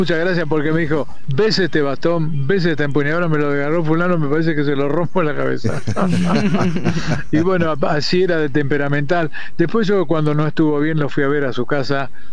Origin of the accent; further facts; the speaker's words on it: Buenos Aires, Argentina; no me puedo olvidar de eso porque soy, viste, porteño